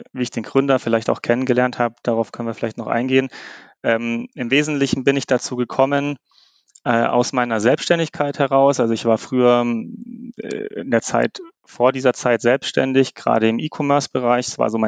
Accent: Munich, Bavaria, Germany; moved away as an adult; now in Stuttgart, Germany; Und ich komme ursprünglich aus München übrigens. Ich bin in München geboren und habe auch knapp über 20 Jahre in München gelebt, bevor ich dann hier nach Stuttgart gezogen bin.

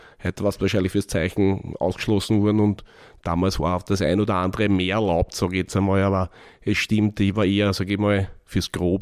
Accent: Vienna, Austria; born or raised there

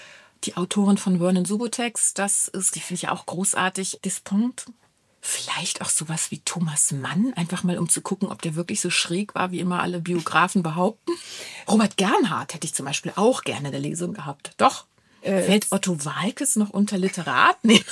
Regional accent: Salzgitter, Lower Saxony, Germany; Ich komme ja aus Salzgitter, aus so einem Stadtzusammenhang, wo es so ganz viele Menschen gibt

